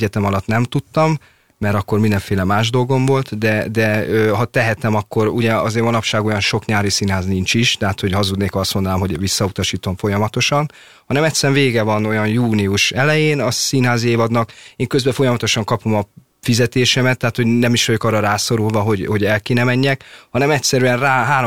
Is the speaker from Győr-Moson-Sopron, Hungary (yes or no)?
no; Budapest, Hungary; Újlipótvárosban lakom még a mai napig, és ott is születtem